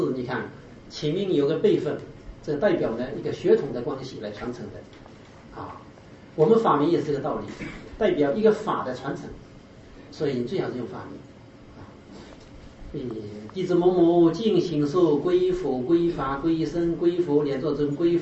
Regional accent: China; 我们中国人为什么这个不喜欢谈基础的东西呢？我们中国人就是喜欢高大上的东西。

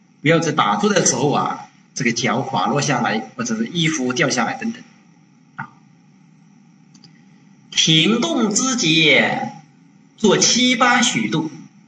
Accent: China; 这个修禅定的这个姿势，我们中国人向来的传统只有单旁，没有双旁。

